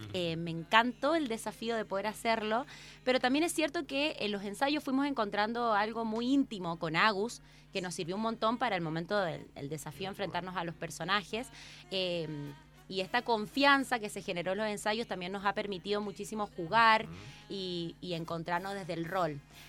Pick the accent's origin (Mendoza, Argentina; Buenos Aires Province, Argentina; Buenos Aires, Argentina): Mendoza, Argentina; nosotros como mendocinos